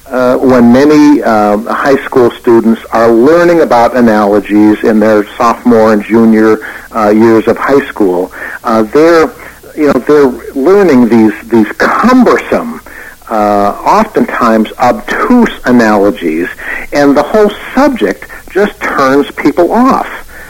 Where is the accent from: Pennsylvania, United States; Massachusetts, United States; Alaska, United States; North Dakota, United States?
North Dakota, United States; I'm from North Dakota, as you may recall